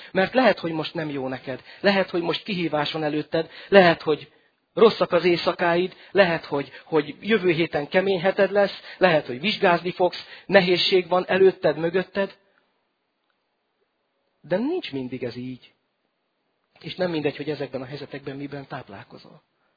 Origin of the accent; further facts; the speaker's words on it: Great Hungarian Plain, Hungary; én az Alföldön nőttem fel